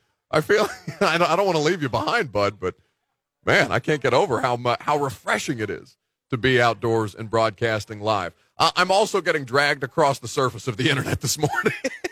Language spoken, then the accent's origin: English; Indiana, United States; I got a bunch of, you know, I'm from Indiana. I got a bunch of Colts fans in my life.